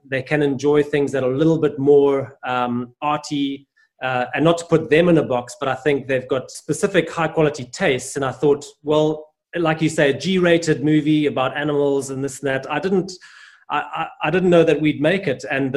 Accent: Zimbabwe; So again, having been born and growing up in Zimbabwe

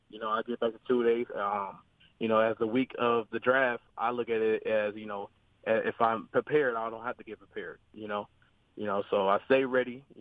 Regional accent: Cleveland, Ohio, United States; Growing up in Cleveland, man, it's tough. Tough, man. I'm not gonna lie to you. It's tough.

